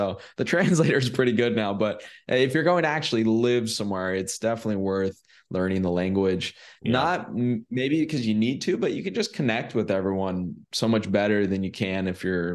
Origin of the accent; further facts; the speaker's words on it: California, United States; I'm from California originally.